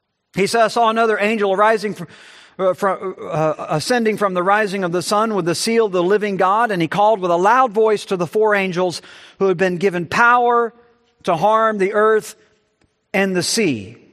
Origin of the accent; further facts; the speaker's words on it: Gulf Coast, United States; I lived through those as a child growing up on the Gulf Coast